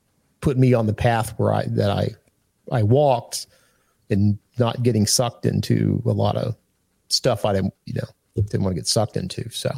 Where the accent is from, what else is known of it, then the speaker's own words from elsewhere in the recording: Tyler, Texas, United States; I'm from Tyler, Texas.